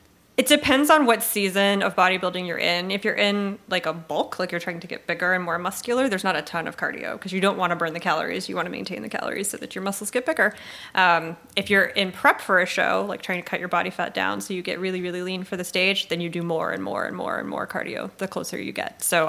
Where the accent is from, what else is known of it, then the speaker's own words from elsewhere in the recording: Virginia Beach, Virginia, United States; now in Richmond, United States; I am not. I'm from Virginia Beach, the far, far away land.